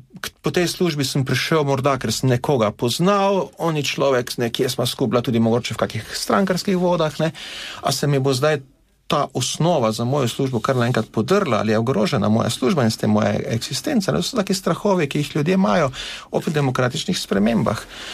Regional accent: Styria, Slovenia; kot mi Štajerci rečemo

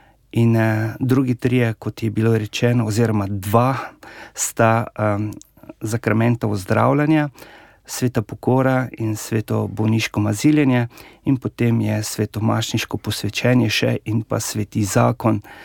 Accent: Šmihel pri Žužemberku, Lower Carniola, Slovenia; now in Maribor, Slovenia; skoraj polovico mojega življenja sem v Mariboru. Drugače sem doma z Dolenjske, iz župnije Šmihel pri Žužemberku. Zgodaj sem šel od doma, študiral sem doma, tudi v tujini, v Padovi, v Rimu, v Dublinu.

